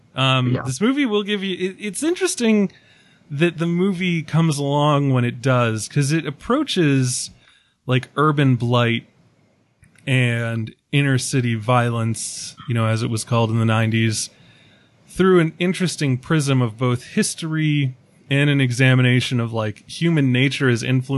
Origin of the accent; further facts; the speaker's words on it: East Coast, United States; And like, so like I'm from the East Coast.